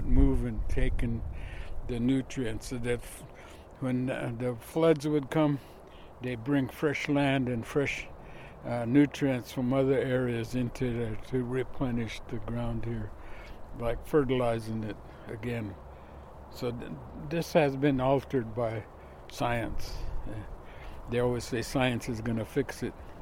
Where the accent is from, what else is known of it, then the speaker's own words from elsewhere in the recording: Washington, United States; I'm a Klickitat. This is one of my home country sites where my people resided prior to the Euro-Americans arriving.